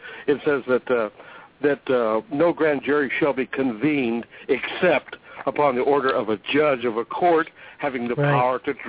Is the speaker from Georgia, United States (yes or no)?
no; Riverside, Missouri, United States; I'm from Riverside, Missouri.